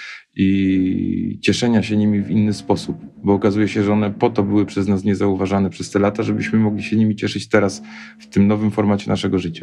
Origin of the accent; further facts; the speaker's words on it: Katowice, Silesian Voivodeship, Poland; Ja jestem stąd, jestem częścią tego miejsca, to miejsce jest częścią mnie